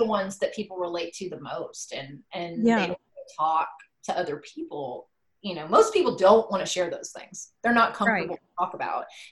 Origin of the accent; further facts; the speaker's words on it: the South, United States; I am from the South. I was raised in a, you know, Church of Christ household. My grandfather was a preacher, you know, very, very strict.